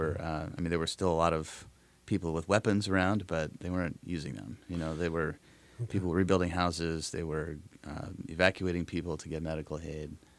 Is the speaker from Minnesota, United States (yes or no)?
no; Davis, California, United States; In a sense, I carry a little bit of Davis around with me everywhere I go in the Navy.